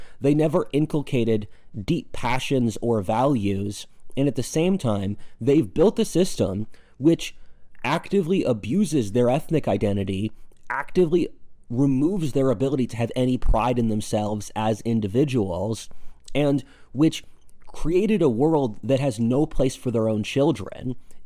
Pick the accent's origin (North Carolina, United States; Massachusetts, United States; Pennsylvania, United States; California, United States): Pennsylvania, United States; since I'm from Pennsylvania, I don't know if it's insulting in their culture, since redneck or cracker is okay to say.